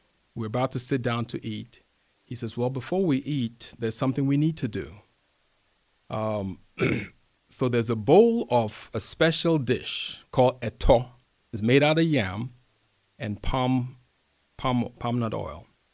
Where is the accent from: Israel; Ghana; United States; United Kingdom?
Ghana; Well, let me just respond by saying that I grew up in Ghana, where I'm from